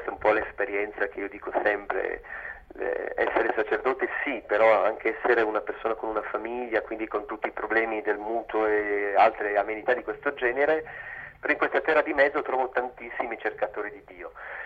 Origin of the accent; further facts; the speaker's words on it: Aosta Valley, Italy; a me, essendo valdostano, montanaro